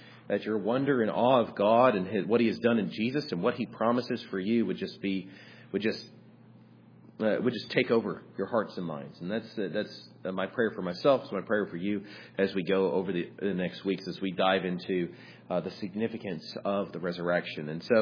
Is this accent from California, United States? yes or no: yes; California, United States; and I grew up in Southern California, we didn't really do college football.